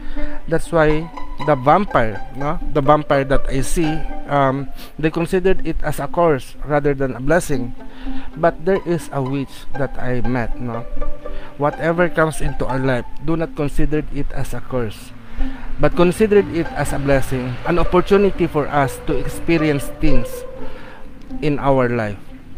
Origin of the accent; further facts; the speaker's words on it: Philippines; And as a Filipino, we are naturally animist, so we believe that everything that exists has souls.